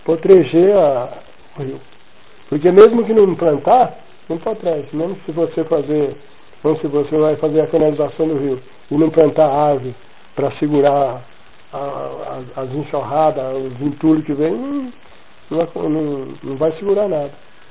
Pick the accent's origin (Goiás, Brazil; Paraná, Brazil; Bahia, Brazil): Bahia, Brazil; moved away; Aí eu vim da Bahia. Fui para uma cidade do interior